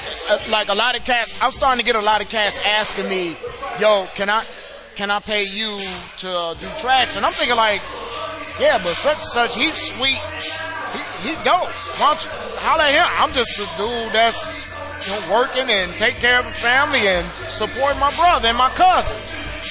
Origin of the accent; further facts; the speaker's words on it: Detroit, Michigan, United States; I mean, we're from Detroit, right?